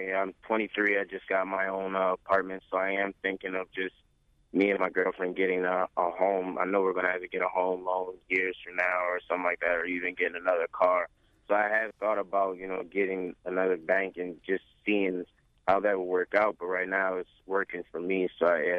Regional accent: Maryland, United States; I was raised in Baltimore County. Every bank you can think of is in my neighborhood.

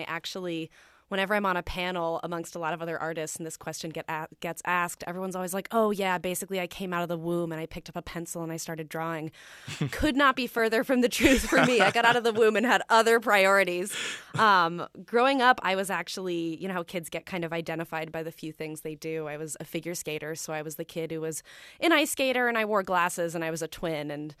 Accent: Texas, United States; also born or lived in New Jersey; I grew up in New Jersey and Texas. I'm kind of a mutt as far as place from where I'm from. But at that time, I was in high school in Texas and dying to get out of Texas.

